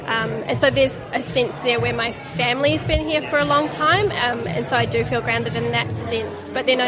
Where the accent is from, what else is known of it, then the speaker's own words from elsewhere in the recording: New Zealand; I think I do. I think about the tangible things that maybe make me feel that way, where my family's been here for 5 or 6 generations, and just north of Wellington, my family has some land that my grandfather